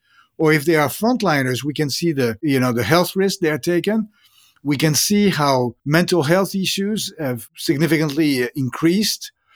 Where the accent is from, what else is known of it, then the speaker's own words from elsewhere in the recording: France; moved away; I did not grow up in this country. I grew up in France.